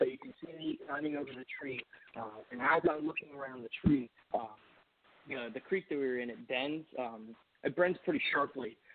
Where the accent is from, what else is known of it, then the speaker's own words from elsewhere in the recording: Denver, Colorado, United States; moved away; So right now I'm living in the southeastern Ohio area. Originally I'm from Denver, Colorado. I moved here about 12 years ago.